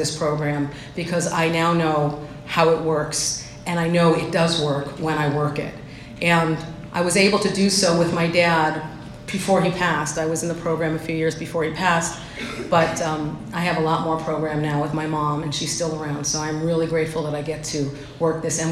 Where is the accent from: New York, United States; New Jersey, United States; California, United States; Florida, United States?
New Jersey, United States; I actually lived in the city, but I'm not from there. So the truth is, I go to the truth. I am from New Jersey, and I am 5'3".